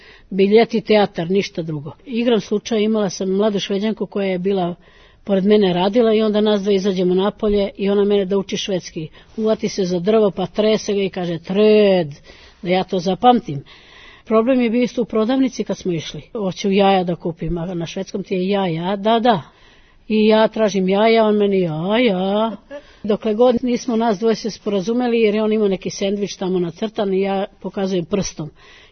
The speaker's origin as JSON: {"language": "Serbian", "country": "Serbia", "said": "za nas, koji smo poreklom iz bivše Jugoslavije, da kažem, iz današnje Srbije, da se družimo"}